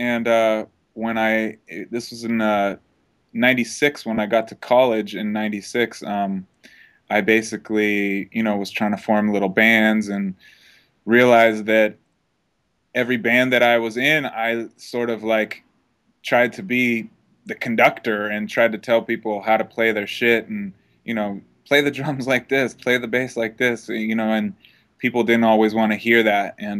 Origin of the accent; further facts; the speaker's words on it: Topanga Canyon, California, United States; I grew up in Topanga Canyon, which is outside of Los Angeles, which is a pretty artsy, sort of hippie-ish kind of community.